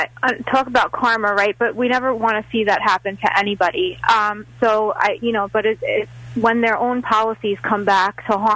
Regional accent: New York, United States; So I'm glad that we're safe in Florida. I'm still a New Yorker through and through

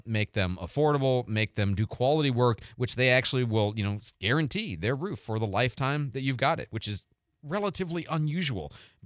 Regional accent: Chicago, Illinois, United States; I grew up on Church's in Chicago.

